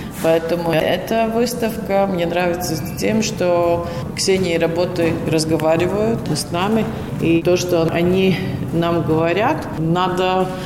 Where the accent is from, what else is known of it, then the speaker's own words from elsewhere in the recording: Daugavpils, Latgale, Latvia; also born or lived in Rezekne; по сути, я коренная даугавпилчанка, которая какое-то время жила в Резекне, так как училась в академии в филиале в Резекне.